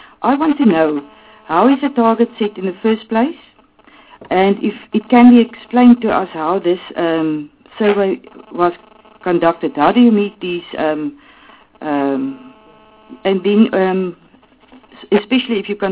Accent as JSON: {"language": "English", "region": "Northern Cape", "country": "South Africa", "said": "I'm also from Northern Cape"}